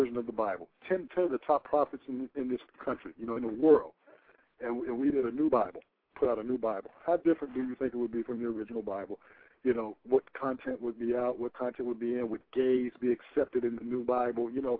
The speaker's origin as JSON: {"language": "English", "town": "Los Angeles", "region": "California", "country": "United States", "said": "Oh, man, I'm from"}